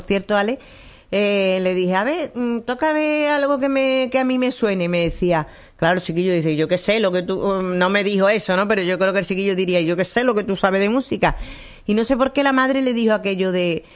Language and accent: Spanish; Salamanca, Castile and León, Spain; yo soy de Salamanca.